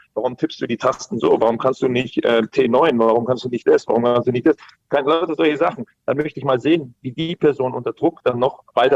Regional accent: Bavaria, Germany; Also ich bin ja aus Bayern, da trinken wir auch gerne mal ein Bier.

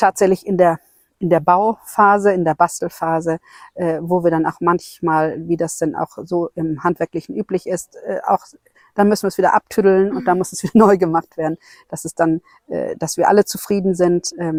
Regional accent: North Rhine-Westphalia, Germany; born there; Der hat mir ja schon mal den Grund gegeben, dass ich hierher ziehe, denn ich komme gebürtig ja aus Nordrhein-Westfalen. Das ist ja schon sehr weit weg.

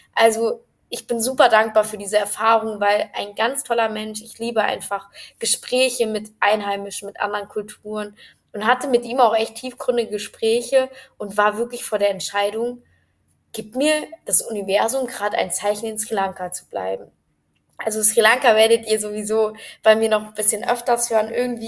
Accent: Frankfurt, Hesse, Germany; Ja, ich komme aus Frankfurt, ich bin so ein richtiges City-Girl.

